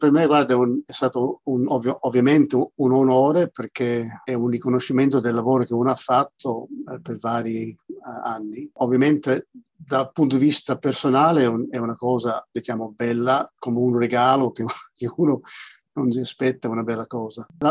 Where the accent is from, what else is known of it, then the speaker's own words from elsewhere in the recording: Australia; un anno e mezzo dopo sono nato io, 4 anni e mezzo dopo di quello la mia sorella più piccola, perciò siamo stati cresciuti qui in Australia.